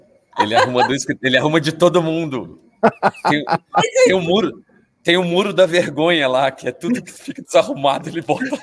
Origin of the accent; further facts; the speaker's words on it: Minas Gerais, Brazil; É isso, como bom mineiro.